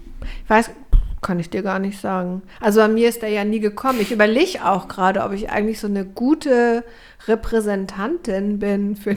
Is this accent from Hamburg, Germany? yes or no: yes; Hamburg, Germany; ich bin in Ottensen aufgewachsen, in Altona.